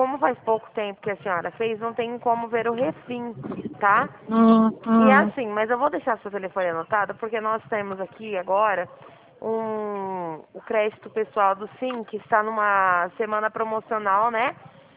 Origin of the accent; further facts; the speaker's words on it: Dracena, São Paulo, Brazil; Eu sou de Dracena, estado de São Paulo.